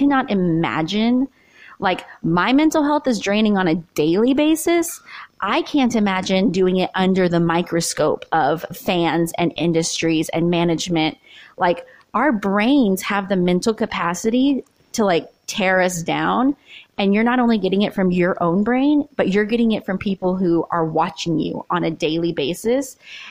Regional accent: Philippines; Like, one, they're Korean. Two, I'm Filipino. So body types, completely different.

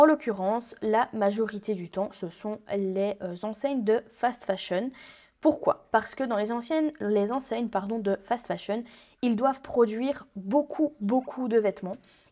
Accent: Belgium; Donc la gestion en Belgique, oui parce que je suis belge, j'ai oublié de le préciser.

